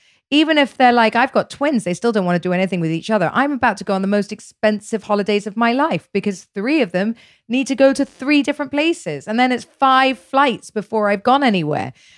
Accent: United Kingdom; I'm British, so I don't like people seeing me naked anyway

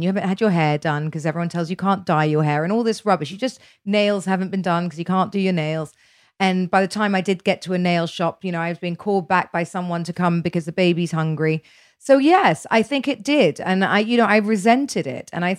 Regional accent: United Kingdom; I'm British, so I don't like people seeing me naked anyway

